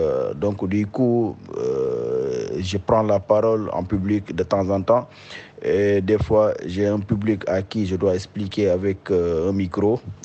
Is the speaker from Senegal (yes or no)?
yes; Senegal; je suis sénégalais, je suis un formateur dans le milieu BTP et minier.